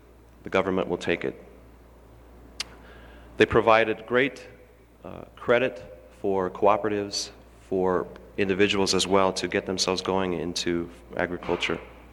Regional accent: Oregon, United States; with a population of about my home state of Oregon, less than 3 million people.

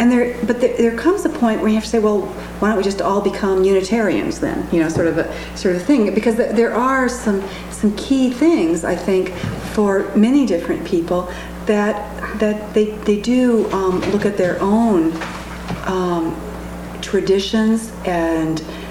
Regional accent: East Lansing, Michigan, United States; We're both from East Lansing, Michigan.

